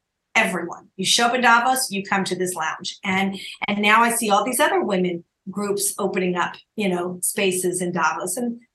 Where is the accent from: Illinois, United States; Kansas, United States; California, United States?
California, United States; Los Angeles; I'm coming in from Los Angeles. I'm home. This is my hometown.